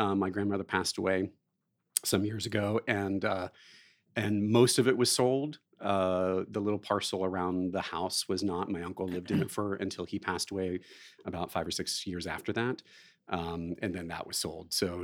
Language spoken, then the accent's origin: English; Ohio, United States; I'm originally from Ohio.